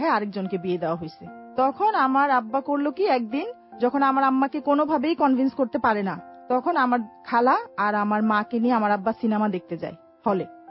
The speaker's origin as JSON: {"language": "Bangla", "town": "Dhaka", "region": "Dhaka Division", "country": "Bangladesh", "tie": "born or raised there", "said": "আমার জন্ম 1979-5 জুন ঢাকা মালিবাগে।"}